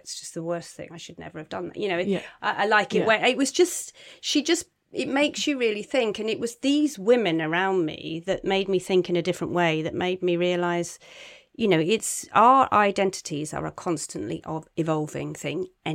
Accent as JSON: {"language": "English", "region": "South West England", "country": "United Kingdom", "said": "because I'm from Cornwall, I go back a lot"}